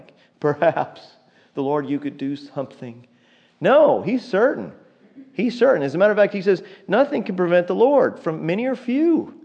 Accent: Texas, United States; I mean, I'm a Texan. I'm familiar with cattle prods

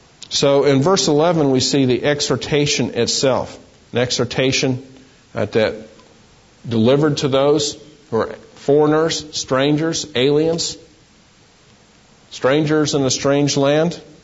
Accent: Texas, United States; also born or lived in New Jersey; When I lived in New Jersey, and people found out that I was from Texas, I was always hearing, "Oh, you're from Texas. No, you talk funny.

